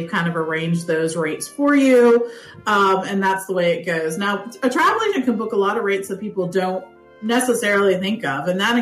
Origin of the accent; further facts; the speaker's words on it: Pittsburgh, Pennsylvania, United States; I mean, Pittsburgh has some lovely, lovely fireworks. We have the Three Rivers there, and they're set to music